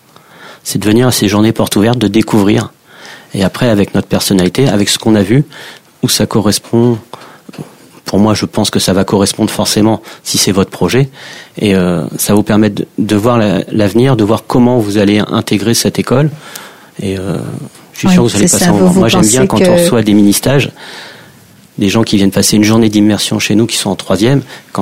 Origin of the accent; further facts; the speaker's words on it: Normandy, France; parce que moi je suis normand, on est venu me chercher en Normandie